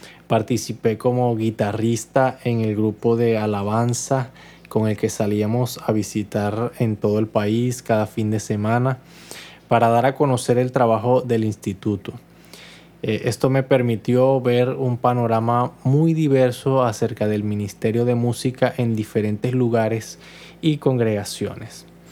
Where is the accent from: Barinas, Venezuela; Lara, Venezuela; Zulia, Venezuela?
Barinas, Venezuela; aquí en Barinas, mi ciudad natal